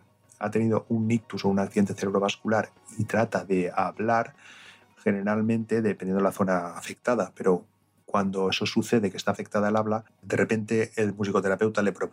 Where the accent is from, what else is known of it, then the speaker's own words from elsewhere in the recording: Valencia, Valencian Community, Spain; yo que soy de Valencia